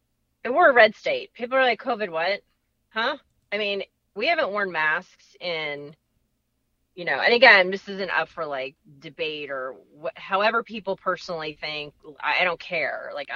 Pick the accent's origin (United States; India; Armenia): United States; Florida; I'm like, oh, yeah, I'm from South Florida.